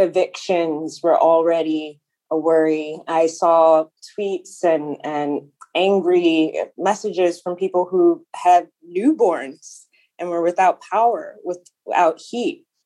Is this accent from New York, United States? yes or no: no; Dallas, Texas, United States; That said, yes, I grew up in Dallas.